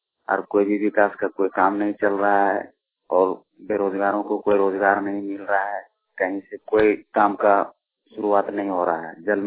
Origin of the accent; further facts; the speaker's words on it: Jhirki, Jharkhand, India; मैं झिरकी का रहने वाला हूँ, पोस्ट कथारा, जिला बोकारो से हूँ। मेरा ब्लॉक गोमिया पड़ता है।